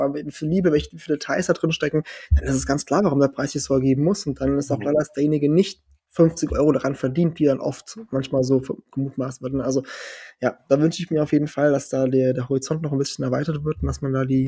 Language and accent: German; Portugal; moved away as an adult; now in Germany; ich bin in Portugal aufgewachsen. Also ich im 6. Lebensjahr sind meine Eltern ausgewandert nach Portugal und ich war bis zu meinem 21. Lebensjahr dort.